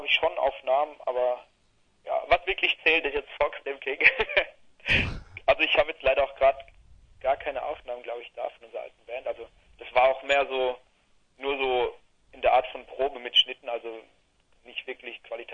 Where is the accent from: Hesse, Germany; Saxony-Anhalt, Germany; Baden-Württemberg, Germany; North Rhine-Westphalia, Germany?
Baden-Württemberg, Germany; Mosbach; now in Ludwigsburg, Germany; Ja, also wir kommen ursprünglich aus Mosbach. Das ist da in der Nähe, also grob in der Nähe bei Heidelberg.